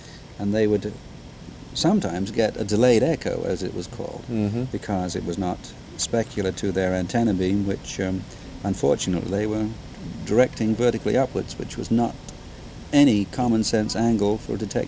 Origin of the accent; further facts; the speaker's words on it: England, United Kingdom; The trouble in growing up in England was you can't study astronomy.